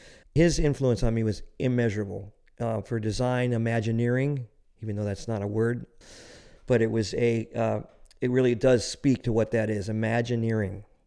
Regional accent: New York City, New York, United States; born there; I was born in New York City in 1952.

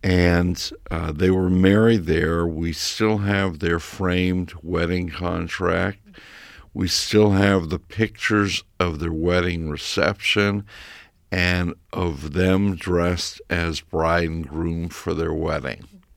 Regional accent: San Francisco, California, United States; I grew up in San Francisco. I was born there.

